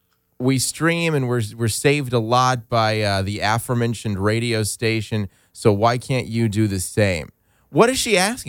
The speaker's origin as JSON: {"language": "English", "town": "Tucson", "region": "Arizona", "country": "United States", "tie": "born or raised there", "said": "In my hometown of Tucson, a new station just started called Downtown Radio."}